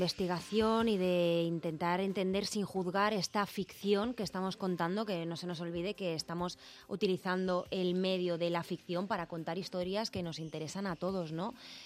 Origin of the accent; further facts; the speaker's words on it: Castilla-La Mancha, Spain; Es verdad que vengo de Castilla-La Mancha y ahí hay mucho rubio con ojos azules también